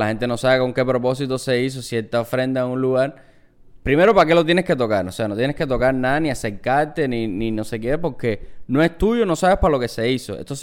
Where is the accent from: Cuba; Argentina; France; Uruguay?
Cuba; moved away; desde que yo soy niño hasta que me fui de Cuba, siempre tenía ofrenda